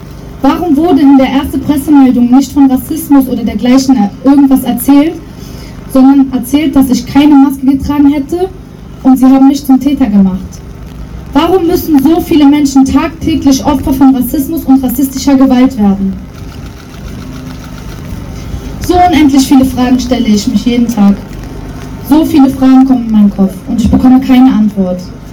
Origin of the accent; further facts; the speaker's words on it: Berlin, Germany; born there; Ich bin 17 Jahre alt, gebürtige Berlinerin